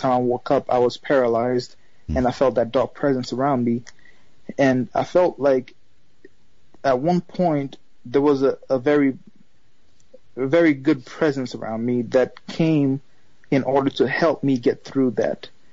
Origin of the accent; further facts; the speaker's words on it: Haiti; English is a second language; I was born and raised in Haiti. So English is really my third language, I would say.